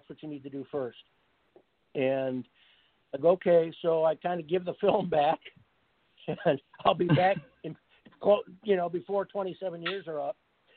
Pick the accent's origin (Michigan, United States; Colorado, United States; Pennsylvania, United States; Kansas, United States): Michigan, United States; Kalamazoo; Made it in Kalamazoo, my hometown, my brother, my brother Mark, my friend Richard, you know.